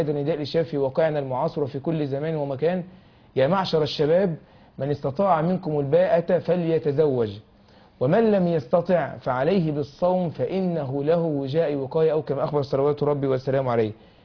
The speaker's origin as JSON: {"language": "Arabic", "country": "Egypt", "said": "في بلدنا مصر"}